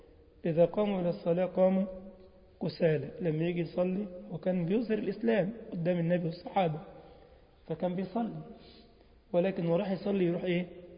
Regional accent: Egypt; أنت عارف زي مثلا عندنا في مصر يقول لك

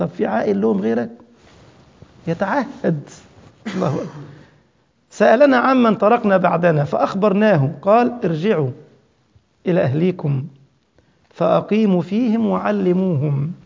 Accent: Egypt; أنا كمصري ممكن مصري زيي يقبل مني مزاحي،

